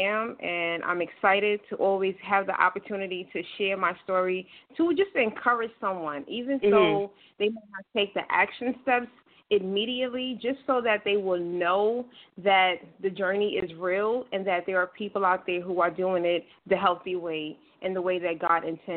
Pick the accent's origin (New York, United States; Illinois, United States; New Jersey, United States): New York, United States; Brooklyn; So I am I'm from Brooklyn, New York, lived here my entire life.